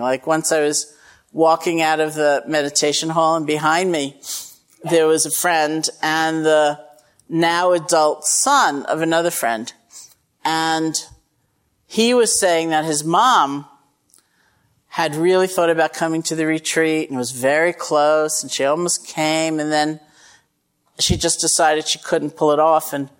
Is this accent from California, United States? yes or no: no; Massachusetts, United States; And I'm from Massachusetts, so that's different.